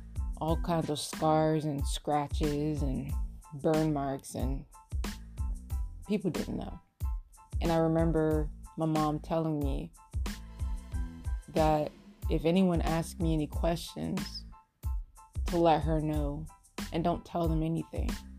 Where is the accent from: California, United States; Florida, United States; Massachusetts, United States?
Florida, United States; Miami; I was raised in Miami. Yep, that 305.